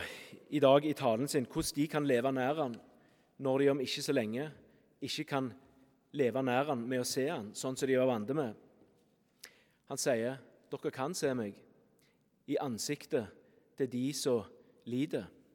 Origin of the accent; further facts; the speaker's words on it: Vassøy, Rogaland, Norway; Men jeg er jo fra Vassøy, så da blir det å høre, men ikke gjøre.